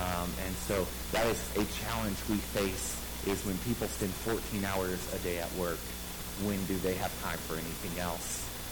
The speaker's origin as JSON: {"language": "English", "region": "New Mexico", "country": "United States", "tie": "born or raised there", "moved": "as an adult", "lives_now": "Sao Paulo, Brazil", "said": "I live in Sao Paulo, Brazil, and I grew up here in New Mexico."}